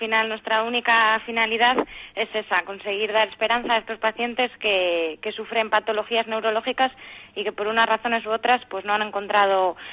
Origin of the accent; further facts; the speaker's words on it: Palencia, Castile and León, Spain; No, yo soy de Palencia.